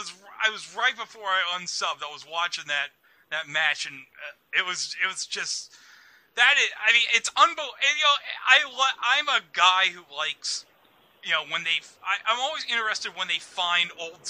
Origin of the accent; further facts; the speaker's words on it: New York, United States; I mean, we're both from New York